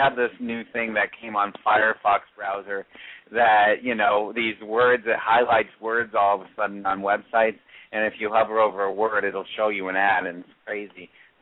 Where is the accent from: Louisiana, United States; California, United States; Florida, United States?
Florida, United States; I grew up in Florida.